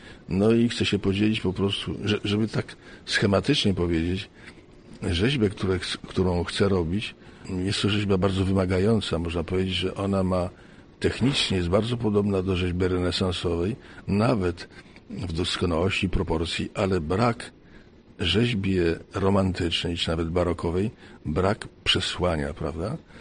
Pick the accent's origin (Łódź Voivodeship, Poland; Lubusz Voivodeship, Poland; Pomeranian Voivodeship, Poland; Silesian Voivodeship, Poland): Łódź Voivodeship, Poland; Wieluń; miasto Wieluń pozostało dla mnie właśnie tym moim rodzinnym miastem, gdzie ja coś robię.